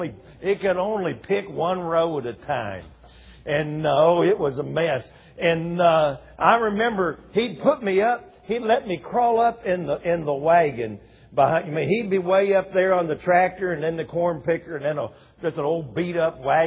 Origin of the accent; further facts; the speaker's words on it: Pennsylvania, United States; I grew up in the Rocky Hills of Pennsylvania. I should say the first 6-8 years we lived up there.